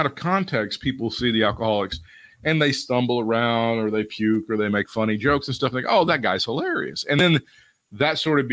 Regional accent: the Carolinas, United States; You and I, our entire lives growing up in the Carolinas, really, when we thought about wrestling

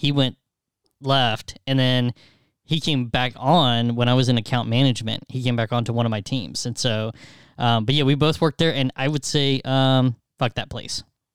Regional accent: North Carolina, United States; also born or lived in Atlanta, United States; So I was born in Atlanta, yeah, but we left when I was in third grade. So I don't remember much of it, right? And then lived in North Carolina. And then my freshman year in high school, we moved back.

